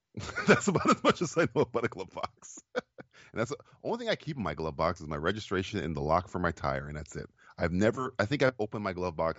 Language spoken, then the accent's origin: English; Florida, United States; I'm from Florida.